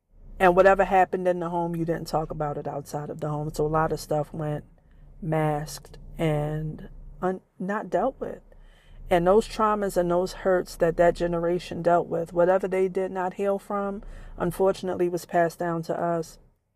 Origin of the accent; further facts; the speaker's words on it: Queens, New York, United States; also born or lived in Maryland; I grew up in Queens, New York.